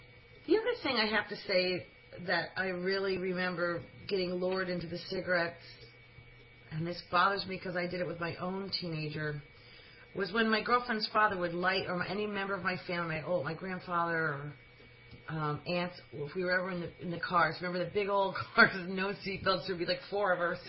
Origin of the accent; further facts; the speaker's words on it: Bethel, Connecticut, United States; I'm from Bethel, so this was Fairfield.